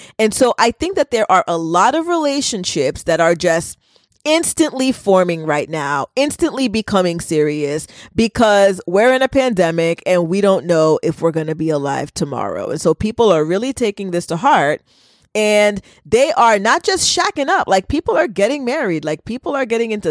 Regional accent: United States; born there; first language Haitian Creole; English is a second language; I am Haitian American. I was born here, but I was raised in a household that I think my first language was Creole, actually, because nobody was speaking English.

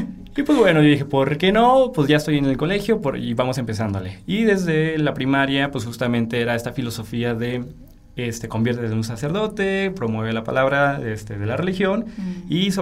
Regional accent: Guadalajara, Jalisco, Mexico; como muchos tapatíos, que estuvieron en colegios privados, sobre todo de cuestiones religiosas, pues fui educado primaria, secundaria y preparatoria en un colegio de franciscanas.

